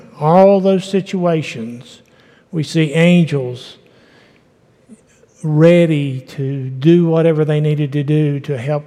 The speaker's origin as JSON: {"language": "English", "region": "West Virginia", "country": "United States", "tie": "born or raised there", "moved": "as an adult", "said": "We came from West Virginia. We grew up there, saved there, raised our children there."}